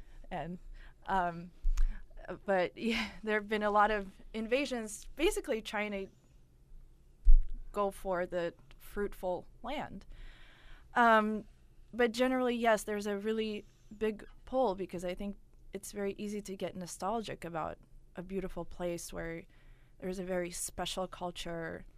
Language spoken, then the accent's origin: English; Russia; now in United States; I was born in Russia. I was raised in a Russian family with Russian traditions. I read a lot of Russian literature growing up, even when I moved to America.